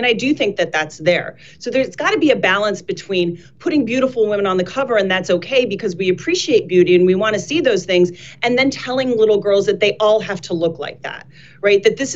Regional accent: United States; Like, we are American. We should be proud.

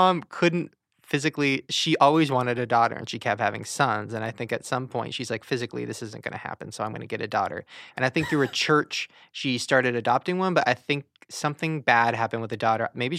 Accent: Long Beach, California, United States; Long Beach.

